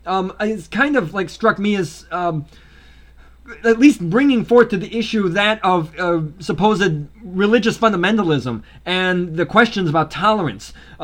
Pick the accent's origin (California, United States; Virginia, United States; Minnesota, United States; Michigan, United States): Michigan, United States; Grand Rapids; A little bit of an aside, it turns out Grand Rapids, Michigan is my hometown.